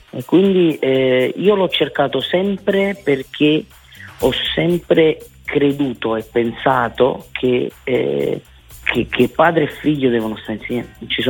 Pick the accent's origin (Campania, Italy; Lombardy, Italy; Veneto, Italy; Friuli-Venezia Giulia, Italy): Campania, Italy; Naples; io sono napoletano e fiero di essere napoletano